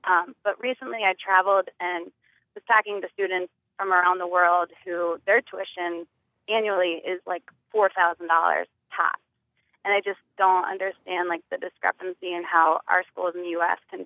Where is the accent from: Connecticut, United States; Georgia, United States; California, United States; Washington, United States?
Connecticut, United States; So I'm from Connecticut, went to University of Wisconsin